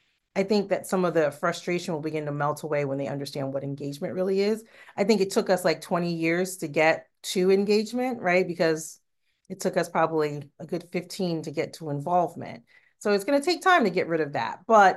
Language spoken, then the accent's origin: English; Harlem, New York, United States; Well, where I live, I'm really, my hometown is Harlem, but Harlem, New York, shout out to all the Harlemites out there.